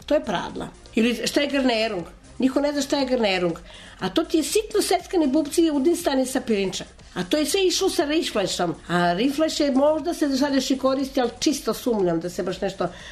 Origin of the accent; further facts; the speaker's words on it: Vrbas, Vojvodina, Serbia; rodom Vojvođanka, od prvog popisa postojimo u Vrbasu. Moje prezime je prvi popis u Bačkoj koji je urađen, moje prezime je bilo tamo.